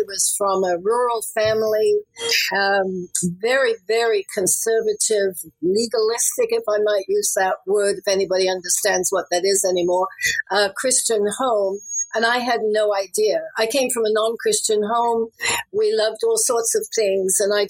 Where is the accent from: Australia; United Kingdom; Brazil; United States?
United Kingdom; England; also born or lived in Sri Lanka / Singapore / Kenya; Well, I'm from England originally, and my father was in the British Royal Air Force, so I had a global upbringing. I lived in England, Sri Lanka, Singapore, and England in between, and then finally ended up in Nairobi, Kenya.